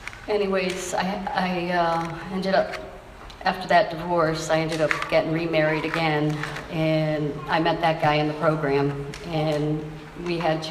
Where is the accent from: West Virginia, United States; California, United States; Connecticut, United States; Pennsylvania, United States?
Connecticut, United States; moved away as an adult; I came from Connecticut, Karen, as well. I moved down here in 2014